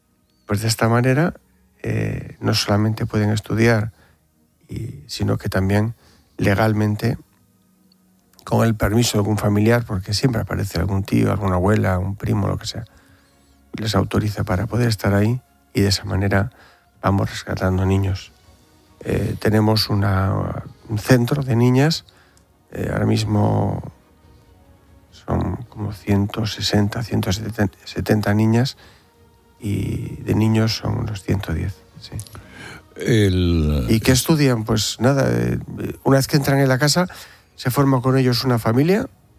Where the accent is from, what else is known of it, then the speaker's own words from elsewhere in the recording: Bilbao, Basque Country, Spain; bueno, yo no quiero decir que soy de Bilbao por no impresionar